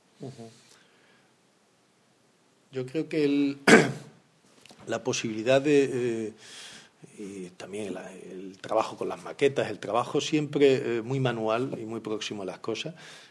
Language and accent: Spanish; Córdoba, Andalusia, Spain; also born or lived in Granada / Sevilla; Nací en Granada, por casualidad, porque mis padres estaban allí de vacaciones en casa de los abuelos. Uh-huh. Me crié en Córdoba y con 18 años me voy a hacer la carrera a Sevilla y me quedo allí a vivir.